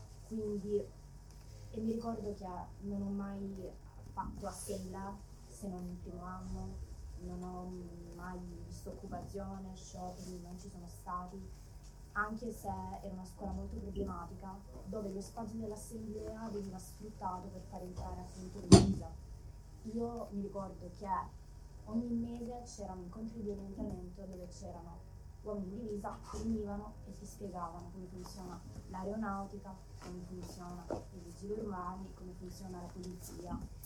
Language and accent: Italian; Lecce, Apulia, Italy; Io vengo da Lecce e sono fuori sede. Ho finito l'anno scorso le scuole superiori